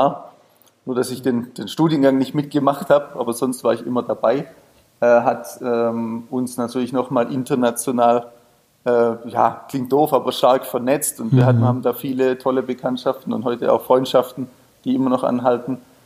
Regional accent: Baden-Württemberg, Germany; Ich komme aus dem Schwäbischen, bin auf einem Bauernhof quasi aufgewachsen.

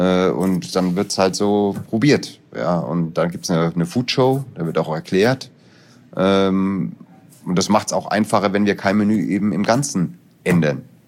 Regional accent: Hesse, Germany; weil die Frankfurter grüne Soße eben auch so ein bisschen so eine Reminiscence an meine Heimatregion ist. Aus dem Hessischen

